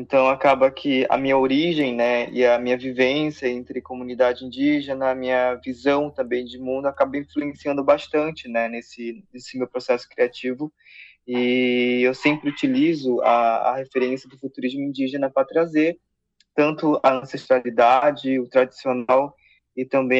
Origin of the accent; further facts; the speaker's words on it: Amazonas, Brazil; eu sou do Alto Rio Negro, Amazonas, né? Então, a minha origem, ela é totalmente indígena, nasci na comunidade indígena, aí depois eu fui transpassando para a cidade